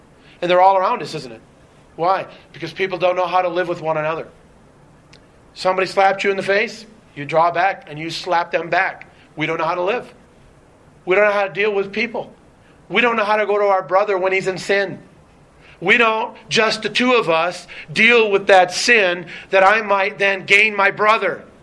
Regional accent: Michigan, United States; I'm from Michigan, close, you know, we'd go there on vacation.

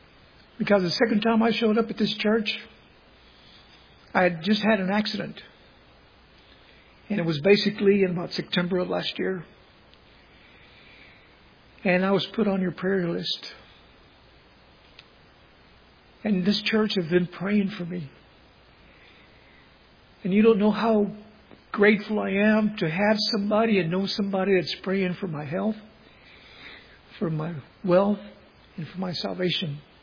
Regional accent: San Antonio, Texas, United States; I'm from San Antonio, Texas, accompanied by my wife, Gloria.

